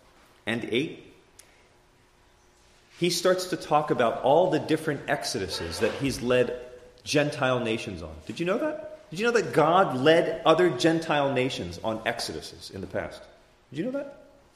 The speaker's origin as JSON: {"language": "English", "region": "New Jersey", "country": "United States", "moved": "yes", "lives_now": "Canada", "said": "I'm from New Jersey originally, and I'm up here in Ontario, you know?"}